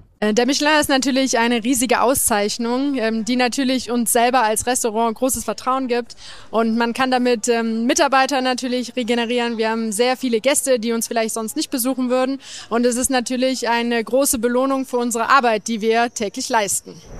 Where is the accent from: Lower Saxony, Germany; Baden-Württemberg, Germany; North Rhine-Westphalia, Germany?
North Rhine-Westphalia, Germany; Cologne; ich komme aus Köln. Ich wurde mit 27 das erste Mal als Sterneköchin ausgezeichnet